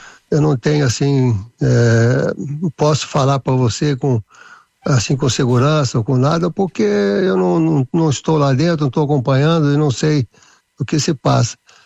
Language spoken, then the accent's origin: Portuguese; Monte Sião, Minas Gerais, Brazil; born there; now in São Paulo, Brazil; e moro também no interior, né? Lá em Águas de Lindóia, né? Que é onde está o Oscarim. Bem na divisa do estado de Minas, né? Em Monte Sião, que é onde eu nasci. Mas hoje eu estou com a família aqui em São Paulo.